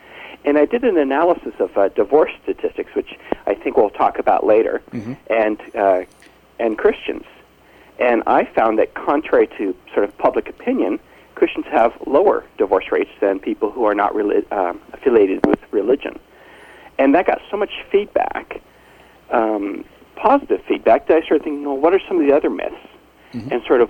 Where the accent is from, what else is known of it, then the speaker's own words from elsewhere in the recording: California, United States; I grew up in California, not Wisconsin, but...